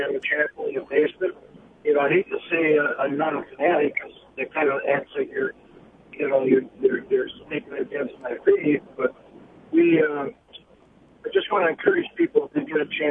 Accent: Grosse Ile, Michigan, United States; Strangely enough, I'm from Groseal, Michigan.

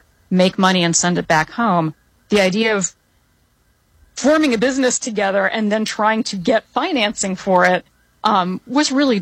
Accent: North Carolina, United States; And then I grew up in North Carolina. There's a weird Cuban enclave in North Carolina, and so I grew up in that.

